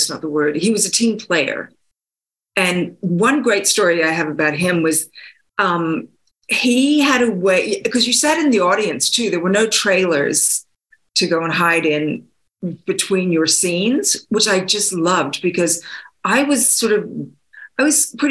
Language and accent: English; Australia; accent: Australian; American accent for a long time. But now that I've been out of the business for a while, I think my Australian accent's just crept back in.